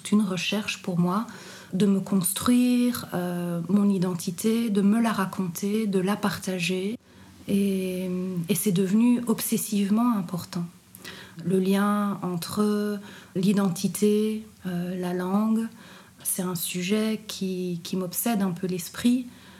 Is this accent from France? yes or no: no; Brussels, Brussels-Capital Region, Belgium; je suis bruxelloise.